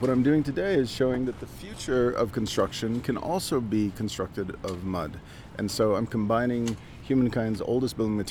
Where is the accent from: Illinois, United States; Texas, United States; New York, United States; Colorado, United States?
Colorado, United States; I'm from the San Luis Valley, but I'm also a professor of architecture at the University of California, Berkeley.